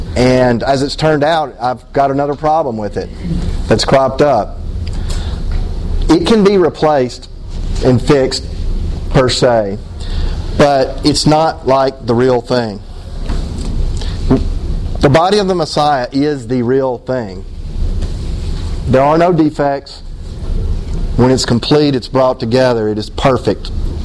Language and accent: English; Knoxville, Tennessee, United States; I'm from Knoxville, Tennessee, and I've been in this walk since 1994.